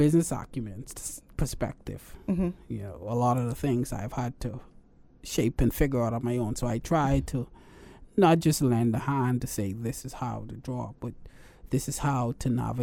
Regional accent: Bahamas; It stood out that I was from the Bahamas and I was just memorable to everybody because it was like, who the guy from the Bahamas?

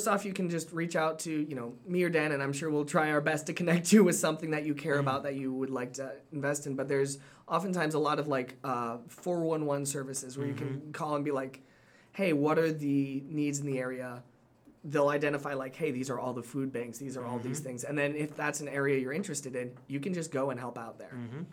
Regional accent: Uganda; We saw it a lot growing up in Uganda.

